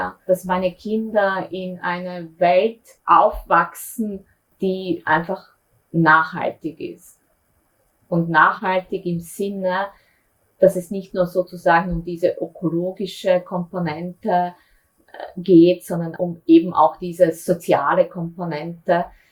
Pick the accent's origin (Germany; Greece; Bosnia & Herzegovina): Bosnia & Herzegovina; Sarajevo, Sarajevo Canton; moved away as an adult; now in Vienna, Austria; Weil nach der Matura bin ich nach Wien gekommen, bin auch da geblieben.